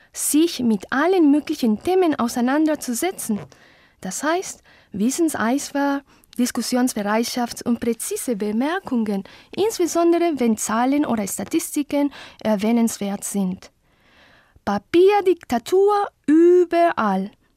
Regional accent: Lima, Peru; German is a second language; Ich komme aus Lima, Peru. Ich arbeite als Spanisch- und Deutschlehrerin an der Deutschen Schule Alexander von Humboldt in Lima.

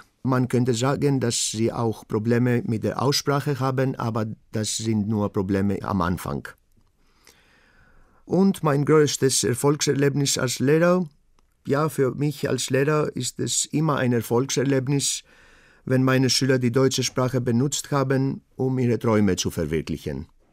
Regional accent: Athens, Attica, Greece; German is a second language; Ich komme aus Athen, aus Griechenland. Ich bin auch in Athen geboren, 1970.

